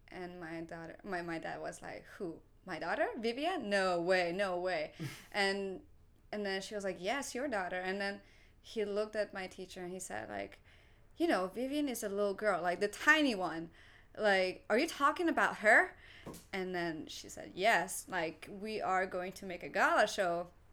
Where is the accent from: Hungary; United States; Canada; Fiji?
Hungary; Budapest; when I was living in Hungary. I was born and raised in Hungary. And when I was about 10 years old, we moved to a city, to the capital city.